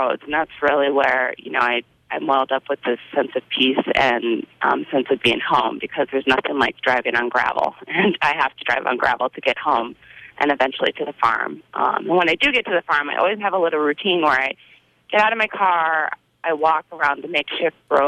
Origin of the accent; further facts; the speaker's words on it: North Dakota, United States; I happen to be gay, and I, you know, growing up in North Dakota, I didn't talk about it ever.